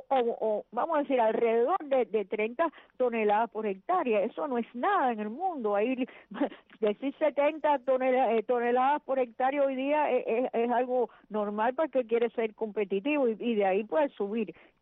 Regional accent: Cuba

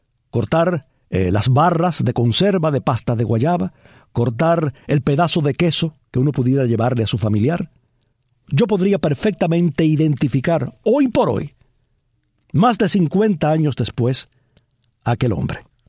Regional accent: Palma Soriano, Santiago de Cuba, Cuba; yo podría hacer solo el mismo recorrido que hacía entonces desde Palma Soriano, mi pueblo, hasta Boniato.

